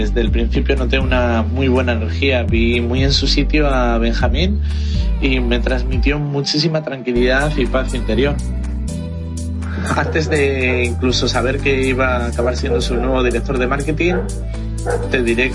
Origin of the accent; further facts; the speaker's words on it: Spain; Porque además yo soy español y bueno, aquí me estáis escuchando sin acento mexicano ni nada